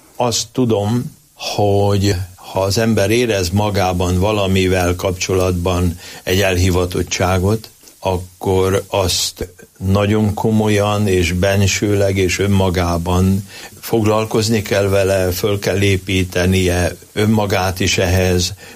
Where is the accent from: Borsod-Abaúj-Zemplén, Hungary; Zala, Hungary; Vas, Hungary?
Borsod-Abaúj-Zemplén, Hungary; Miskolc; a szülővárosomban, Miskolcon